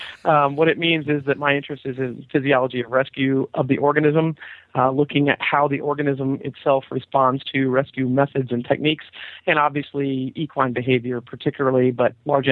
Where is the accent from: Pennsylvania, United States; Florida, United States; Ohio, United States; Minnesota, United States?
Florida, United States; Sanford; I'm actually from Sanford, Florida, of recent knowledge. When I grew up, we were riding like wild banshees through the citrus groves. We swam our horses in the lakes in Central Florida.